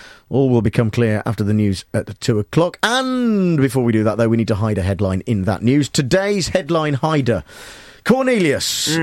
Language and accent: English; Nuneaton, West Midlands, United Kingdom; The story of me growing up in Nuneaton in Warwickshire as a teenage boy.